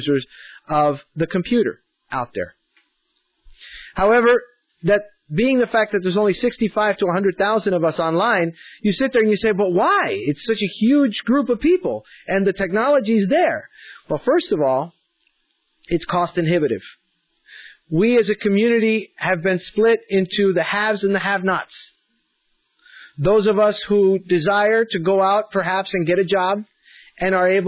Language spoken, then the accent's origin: English; Miami, Florida, United States; I grew up in Miami. Miami has a population of blind people of about 20,000.